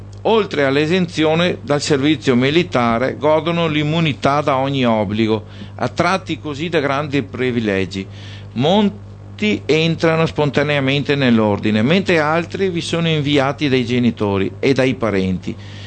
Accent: Veneto, Italy; io essendo veneto preferisco la scrittura di Reitia

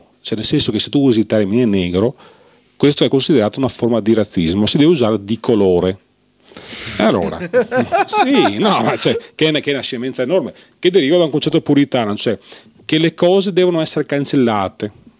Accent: Senegal; Italian is a second language; Per noi senegalesi poi negro ha un significato culturale elevato.

